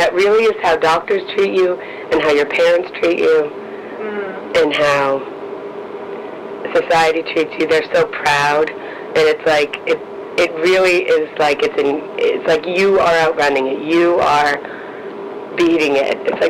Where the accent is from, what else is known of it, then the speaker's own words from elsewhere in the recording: Lexington, United States; I grew up in Lexington.